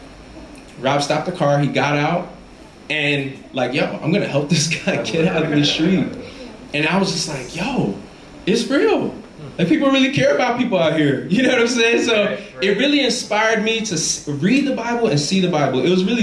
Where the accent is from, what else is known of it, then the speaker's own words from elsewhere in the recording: Brooklyn, New York, United States; But I'm from New York City, right? Actually, that even feels weird. I'm from Brooklyn, right? Like that's where I'm from. And you know, my family is from Guyana, and they raised me in faith and taught me about Jesus.